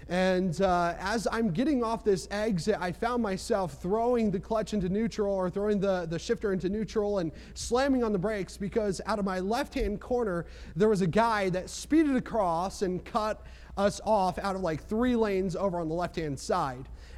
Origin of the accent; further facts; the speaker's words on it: New Jersey, United States; Well, I'm from New Jersey, and the sign probably says something like drive fast or get out of the way.